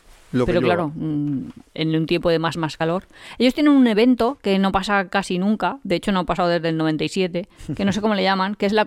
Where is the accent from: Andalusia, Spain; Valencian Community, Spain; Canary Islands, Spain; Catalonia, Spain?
Valencian Community, Spain; Valencia; te lo estoy contando yo que soy de Valencia y eso ni me lo imaginaba.